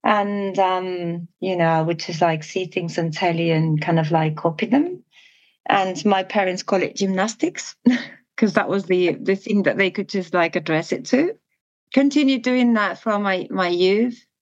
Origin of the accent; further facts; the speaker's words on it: Oviedo, Asturias, Spain; I grew up in a little town called Oviedo in the north of Spain, in a coastal region, a mountainous region called Asturias.